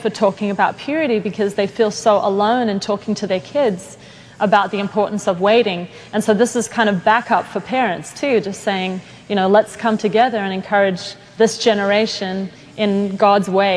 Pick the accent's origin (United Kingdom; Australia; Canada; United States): Australia; Sydney, New South Wales; when I was 8 and living in Australia. I grew up in Sydney, Australia